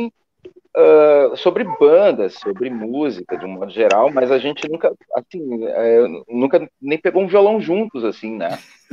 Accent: São Leopoldo, Rio Grande do Sul, Brazil; Eu de São Leopoldo

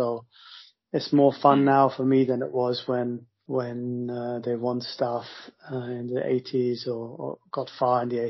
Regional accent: Munich, Bavaria, Germany; moved away as an adult; now in London, United Kingdom; I grew up in Munich

